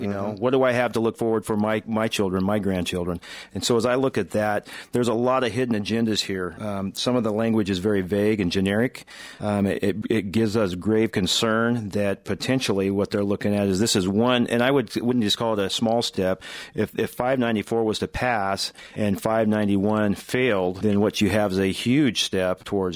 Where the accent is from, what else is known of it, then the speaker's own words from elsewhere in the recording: Leavenworth, Washington, United States; Well, I did grow up in a little town of Leavenworth known as the Bavarian Village.